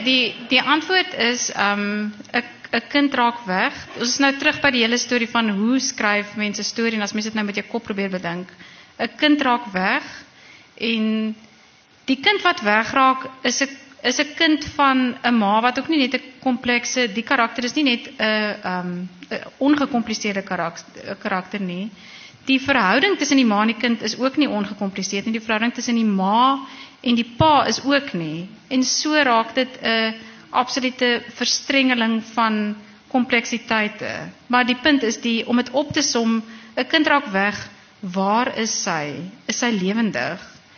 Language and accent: Afrikaans; Bloemfontein, Free State, South Africa; also born or lived in Stellenbosch; het ek groot geword in Bloemfontein. Hoewel, nog voor Bloemfontein was daar nog ander goed ook. Ek het, eindelijk is ek gebore, die eerste paar jaar van my lewe het ek in Zimbabwe woonstelle in La Colline in Stellenbosch geblei.